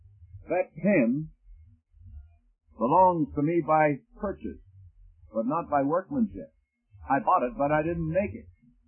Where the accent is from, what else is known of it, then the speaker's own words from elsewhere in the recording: Canada; any more than I, as a Canadian, can become an American citizen by imitating Americans. Regardless of how much I admire your country, and may admire you folks as citizens, I coming over here across the border